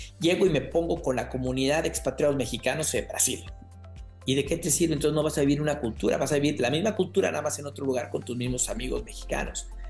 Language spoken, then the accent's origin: Spanish; Mexico; lo que sí es importante es que yo nunca dejé de estar con el vínculo en mi país. Eso sí es importante. Yo dos veces al año, por lo menos, mi familia venía a México, en diciembre y en verano, siempre.